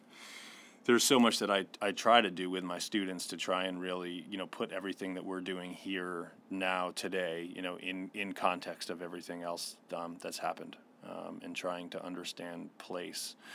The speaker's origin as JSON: {"language": "English", "town": "Concord", "region": "Massachusetts", "country": "United States", "tie": "born or raised there", "also_born_or_lived": "Boston", "said": "So I really spent my early years growing up here in Concord."}